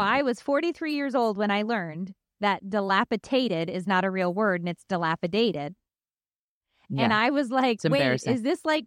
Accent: United Kingdom; I am British.

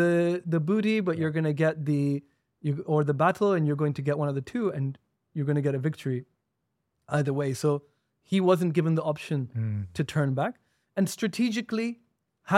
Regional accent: Saudi Arabia; I grew up in Saudi, so we used to go since before my memories.

